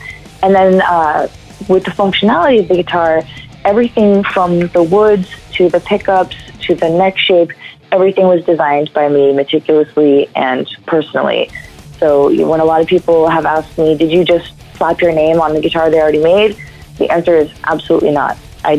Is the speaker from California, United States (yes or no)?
yes; California, United States; I grew up right here in Southern California listening to … all the great shrapnel bands.